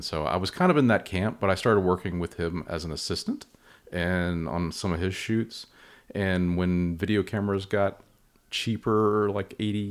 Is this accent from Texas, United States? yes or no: yes; Fort Worth, Texas, United States; I think Fort Worth is a smaller place than Dallas, so it's kind of, I wouldn't say it's a small town by any means at all